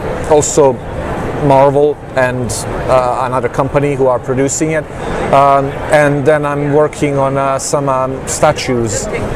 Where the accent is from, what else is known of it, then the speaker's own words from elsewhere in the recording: Bosnia & Herzegovina; English is a second language; now in United States; I'm from Bosnia originally